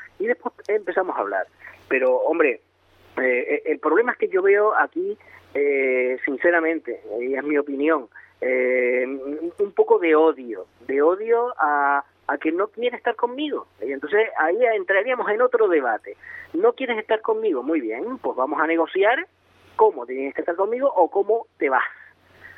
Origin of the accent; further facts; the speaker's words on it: Spain; yo como español no siento odio hacia nadie del territorio de España